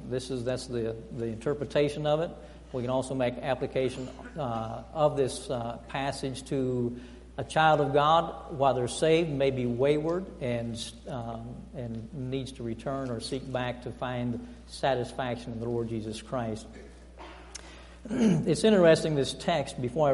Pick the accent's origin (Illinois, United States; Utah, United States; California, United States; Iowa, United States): Iowa, United States; And I'm from Iowa originally, and so we don't have peach orchards out there. We have corn, we have hogs, but we don't have any peach orchards.